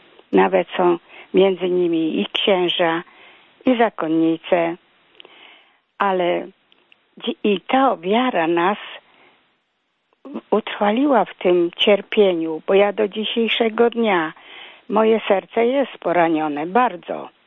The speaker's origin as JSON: {"language": "Polish", "town": "Poznań", "region": "Greater Poland Voivodeship", "country": "Poland", "lives_now": "Toruń, Poland", "said": "z Torunia. Ja pochodzę z Poznania. Zaczęłam mój żywot już w 35 roku. Miałam 4 lata, jak zaczęła się wojna druga światowa."}